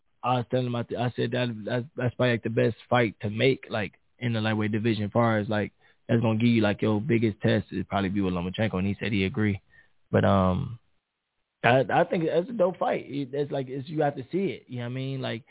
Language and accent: English; Ohio, United States; Like, I'm from Ohio, so when everybody's freaking out, like, oh, it's freezing. I'm like, it's chilly.